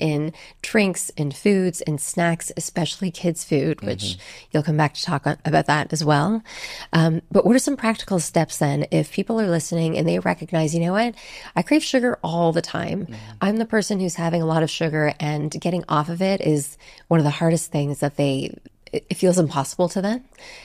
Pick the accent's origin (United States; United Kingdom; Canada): Canada; I'm Canadian.